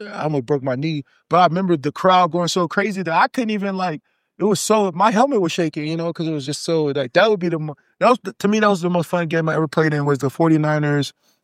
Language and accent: English; Texas, United States; I grew up in Texas, so it's like, heat was nothing.